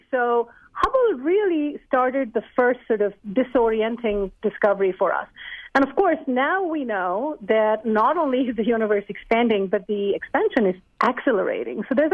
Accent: Delhi, India; I was a young girl growing up in Delhi, and I got my first look at the heavens through a telescope

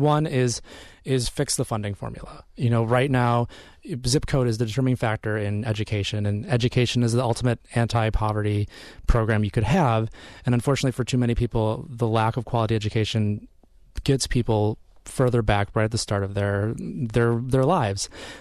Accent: Kenosha, Wisconsin, United States; growing up in Kenosha

